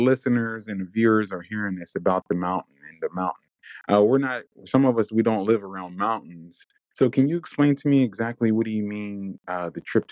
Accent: Pennsylvania, United States; where I grew up at here in Pennsylvania, that the village actually helped raise me who I am.

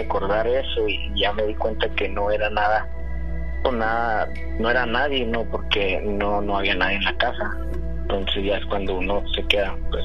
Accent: Chihuahua, Mexico; now in Texas, United States; Ahorita estoy en Texas, pero soy de Chihuahua.

